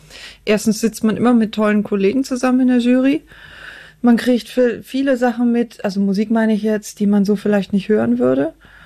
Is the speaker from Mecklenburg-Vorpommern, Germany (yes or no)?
no; Cologne, North Rhine-Westphalia, Germany; born there; Mein Vater war aus Bayern und meine Mutter aus Berlin. Ich glaube, das hat sich so ein bisschen ausgelöscht mit der Sprache. Ja, ich bin vom Herzen Kölnerin